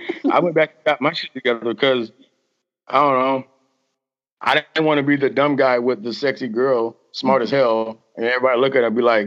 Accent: Florida, United States; I'm from South Florida, so you know we got that talk.

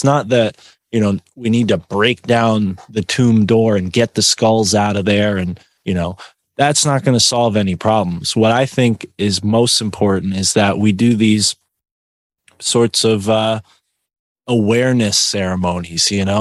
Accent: Connecticut, United States; I'm not from New Haven. I'm from a town nearby.

